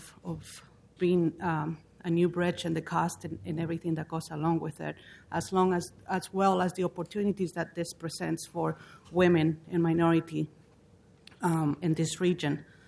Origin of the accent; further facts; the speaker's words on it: Mexico; I come from a country from Mexico that when there is no opportunities in construction